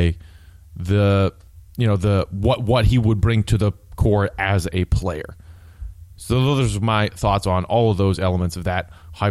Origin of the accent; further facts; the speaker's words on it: Glen Ellyn, Illinois, United States; Shout out Wheaton. I grew up in Glen Ellyn, one town over.